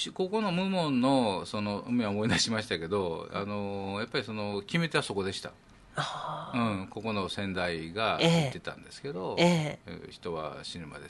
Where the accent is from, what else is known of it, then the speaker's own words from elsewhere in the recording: Osaka, Japan; まあ、僕はあの大阪出身で